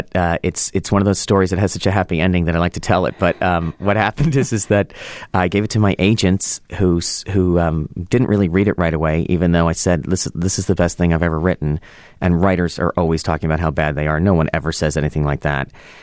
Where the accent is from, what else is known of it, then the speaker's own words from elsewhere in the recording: Los Angeles, California, United States; I grew up in Los Angeles in the 80s